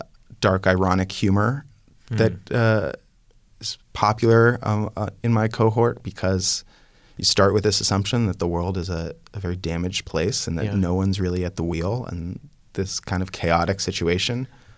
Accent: Palo Alto, California, United States; Well, I grew up in Palo Alto, California, and it was a strange place to grow up

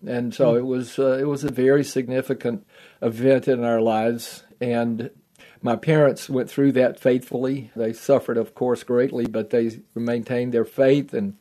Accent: Houston, Texas, United States; No. People still recognize my accent, and I'm a Texan.

